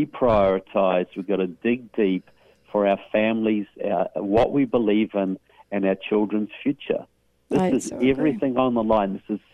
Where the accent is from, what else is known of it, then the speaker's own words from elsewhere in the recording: New Zealand; now in United States; in case some of you are wondering about my southern accent, I am from New Zealand, but I live here now.